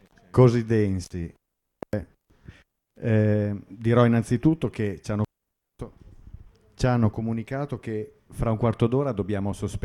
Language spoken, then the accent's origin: Italian; Parma, Emilia-Romagna, Italy; Comunque, io vengo da Parma.